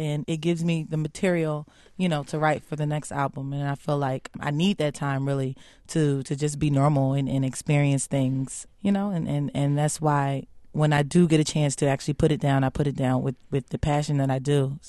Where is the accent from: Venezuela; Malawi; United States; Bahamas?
United States; Philadelphia, Pennsylvania; Oh, I mean, it's very much reflected in it. I grew up in the Philly scene. I was about 13 or 14 singing in the Black Lily when I was younger.